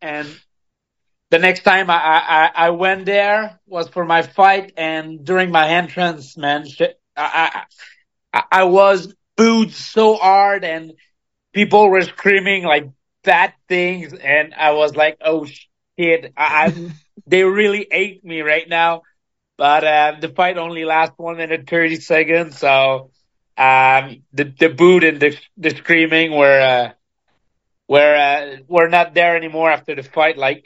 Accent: Montreal, Quebec, Canada; I'm from Montreal

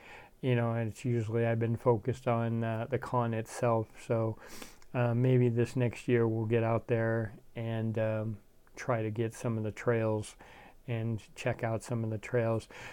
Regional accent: Nova Scotia, Canada; I was raised in Nova Scotia, Canada, so, you know, I'm used to seeing white, but it's been a long time since I've been back there.

